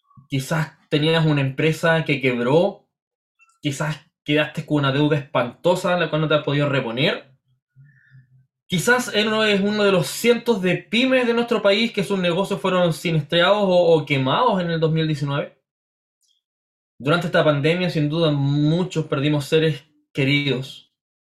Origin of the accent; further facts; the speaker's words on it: Chile; este tiempo ha sido complejo para nosotros como chilenos